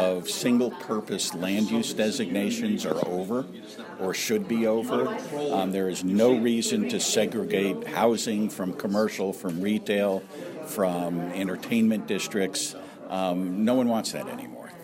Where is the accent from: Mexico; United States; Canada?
United States; Miami, Florida; I grew up in Miami, and I used to be able to actually move around.